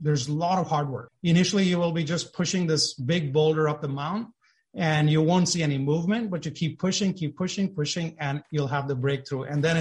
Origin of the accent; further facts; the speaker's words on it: India; moved away; I was born and brought up in India. My father was in the army.